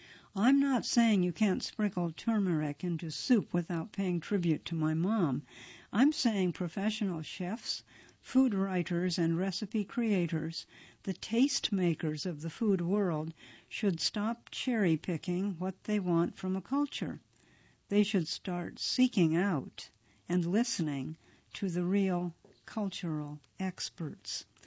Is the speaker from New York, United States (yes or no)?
yes; New York City, New York, United States; Growing up in New York City, food represented the old ways, our life in India, and the people we left behind.